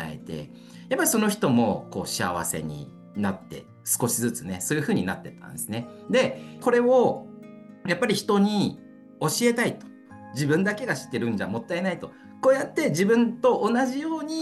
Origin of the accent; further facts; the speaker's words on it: Tochigi, Japan; also born or lived in Paraguay; 私が5歳の時にですね、日本に戻ってきまして、栃木県の方で当時は生活してたんですね。